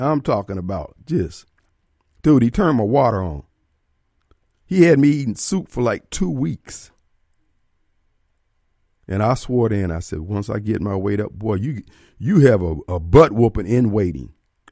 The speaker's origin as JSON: {"language": "English", "town": "Decatur", "region": "Illinois", "country": "United States", "tie": "born there", "said": "I was born in Decatur, Illinois. I'm the last out of 11 kids."}